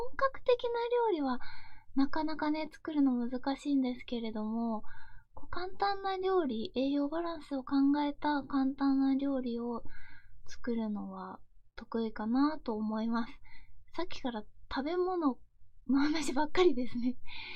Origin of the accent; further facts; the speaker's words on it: Shizuoka, Japan; 出身地なんですけれども、静岡県出身です。